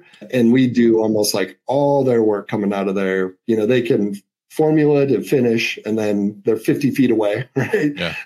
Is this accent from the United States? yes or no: yes; Nebraska, United States; I was like, you're going to think I'm insane. I'm from Nebraska and I know what you're doing.